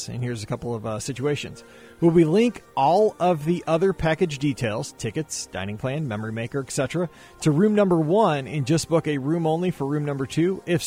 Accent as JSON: {"language": "English", "region": "Newfoundland and Labrador", "country": "Canada", "said": "I'm from Newfoundland, Canada."}